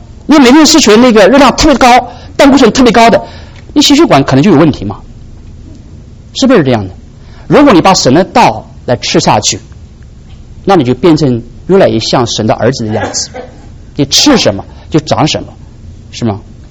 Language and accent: Chinese; China; 我们中国人有一句话很有意思哈，我们都是中国人的